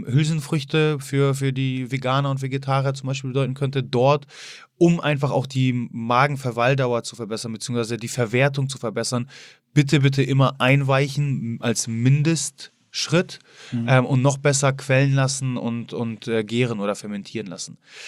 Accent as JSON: {"language": "German", "country": "Poland", "said": "Genau, als Pole, du weißt du immer"}